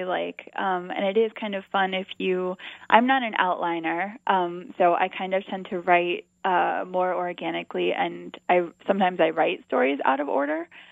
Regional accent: Pittsburgh, Pennsylvania, United States; now in Cincinnati, United States; And I grew up in Pittsburgh, and I live in Cincinnati now

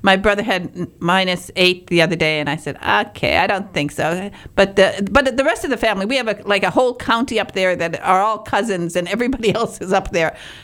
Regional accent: Michigan, United States; Oh, yes. I'm from the Upper Peninsula. I'm a Youper.

